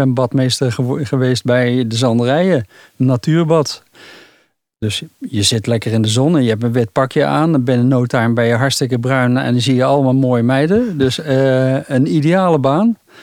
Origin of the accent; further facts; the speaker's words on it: Bergen op Zoom, North Brabant, Netherlands; also born or lived in Halsteren, Netherlands; Wij woonden op de Halsterseweg. Toen nog net een stukje Halsteren. In 62 bij Bergen op Zoom gekomen.